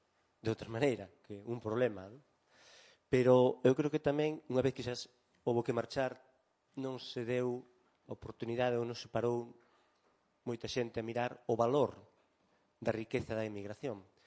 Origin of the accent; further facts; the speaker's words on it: Galicia, Spain; unha riqueza, que é unha riqueza nosa, como galegos, unha riqueza tamén nosa